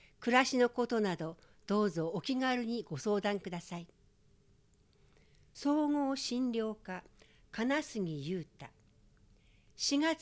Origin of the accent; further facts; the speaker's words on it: Okazaki, Aichi, Japan; 愛知県岡崎市から参りました